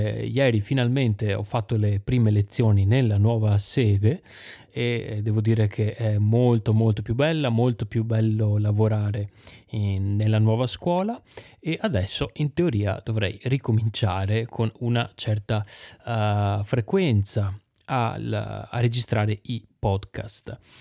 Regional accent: Veneto, Italy; sono veneto anche io. Ci sono stati dei casi in un piccolo paese vicino a dove abitavo, dove abitano i miei genitori

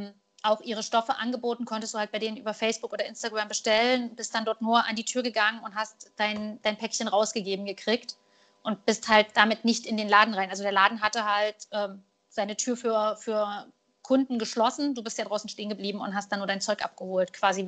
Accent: Weimar, Thuringia, Germany; Also ich komme ja ursprünglich aus Weimar.

